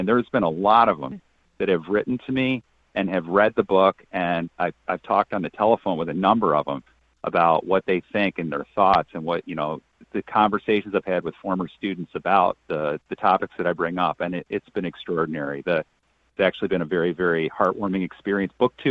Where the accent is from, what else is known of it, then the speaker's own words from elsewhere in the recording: Brockport, New York, United States; That's my hometown. That's my hometown.